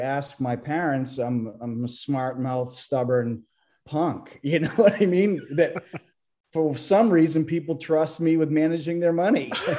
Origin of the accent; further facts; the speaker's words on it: Foxborough, Massachusetts, United States; I grew up in Foxborough. I'm the oldest of three kids. I grew up about a mile and a half from the Patriots.